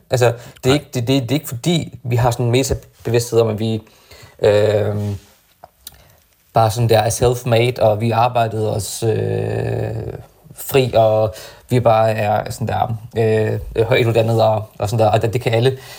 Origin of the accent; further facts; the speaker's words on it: Horsens, Central Denmark Region, Denmark; moved away as an adult; jeg flyttede først fra Horsens som 21-årig.